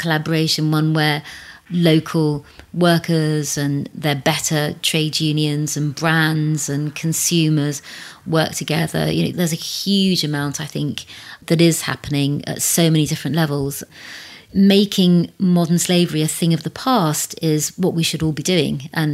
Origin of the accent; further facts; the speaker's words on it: South East England, United Kingdom; growing up in Berkshire, there were only two families that were of colour.